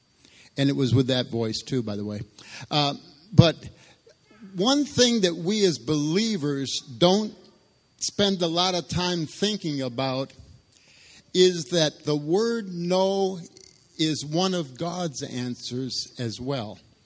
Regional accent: Rochester, New York, United States; I'm from Rochester, New York, and my driving skills are a little bit different from Tennessee's.

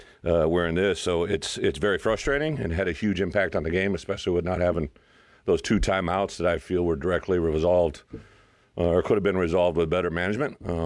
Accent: Illinois, United States; I was a guy playing at Iowa that was from Illinois

